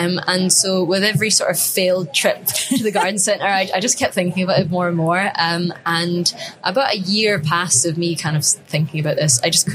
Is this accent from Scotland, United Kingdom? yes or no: yes; Orkney, Scotland, United Kingdom; So my basic story is that I grew up in the Orkney Islands. I live there now still.